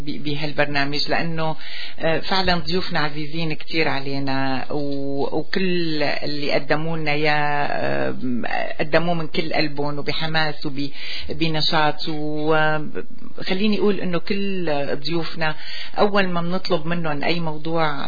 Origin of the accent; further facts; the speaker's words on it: Syria; يعني فرح إنه هيك كلياتنا نحن سوريين موجودين مع بعضنا